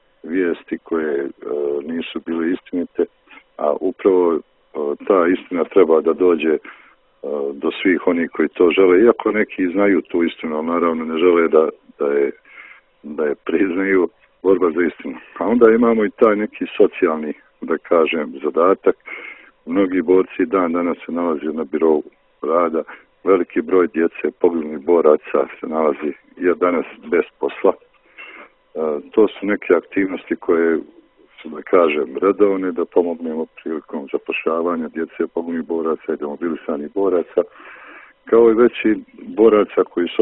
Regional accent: Trebinje, Republika Srpska, Bosnia & Herzegovina; iako on nije rodom naš Trebinjac

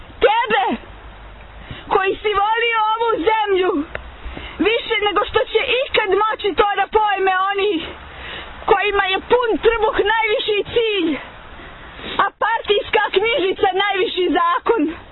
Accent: Montenegro; Ovdje kod nas u Crnoj Gori nije uobičajeno da se žene opraštaju.

